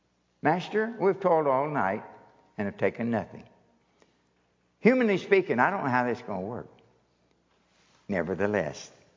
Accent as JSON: {"language": "English", "region": "Kentucky", "country": "United States", "said": "dear Lord, I'm from Kentucky. We have a real hard time with English."}